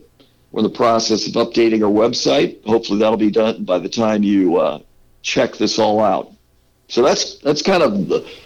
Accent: Lincoln, Nebraska, United States; born there; I was born in Lincoln, Nebraska, so I do know a little bit about cold.

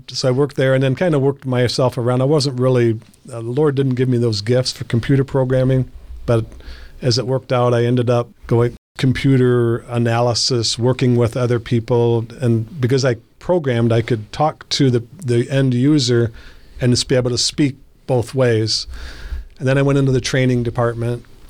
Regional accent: Jackson, Michigan, United States; But I grew up in Michigan. I'm a Jackson, Michigan product.

